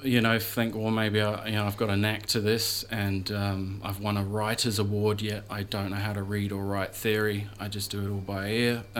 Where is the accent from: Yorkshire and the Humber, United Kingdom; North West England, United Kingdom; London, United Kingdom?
London, United Kingdom; Well, I'm from London originally, and there's a big hip-hop scene there, obviously.